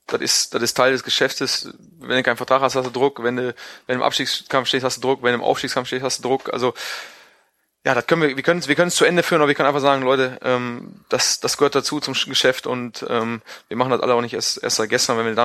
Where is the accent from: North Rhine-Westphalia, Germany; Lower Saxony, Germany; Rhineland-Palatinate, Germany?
Lower Saxony, Germany; also born or lived in Hesse; also, ich bin in Hessen geboren, ich komme eigentlich aus Südniedersachsen, aus der Nähe von Göttingen. Bin nur in Hessen, weil das nächstgelegene Krankenhaus in Hessen war, in Hessen geboren. Also ich bin eigentlich Südniedersachse. Ah, aus dem Solling komme ich eigentlich.